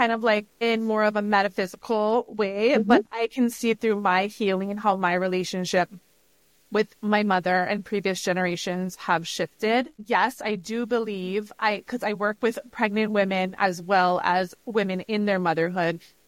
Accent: Hawaii, United States; So although I'm from Hawaii, my family is Italian.

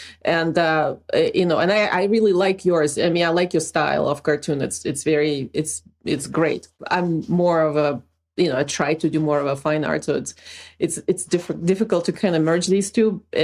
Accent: Ukraine; moved away as an adult; now in United States; I was born in the Soviet Union, but I moved to the US for my graduate degree.

